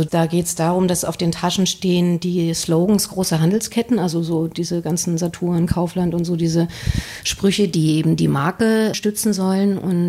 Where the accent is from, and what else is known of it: Germany; born or raised there; also born or lived in West Germany